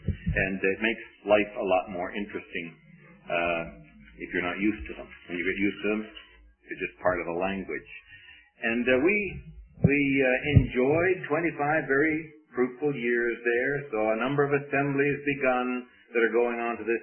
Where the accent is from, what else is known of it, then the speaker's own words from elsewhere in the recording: Seattle, Washington, United States; although we grew up in Seattle, which is a little further north in the state of Washington.